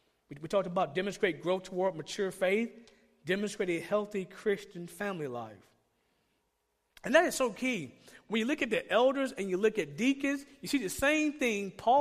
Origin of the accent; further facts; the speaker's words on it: Georgia, United States; Well, I'm from Georgia, we call this two-faced. That's what we call it from Georgia.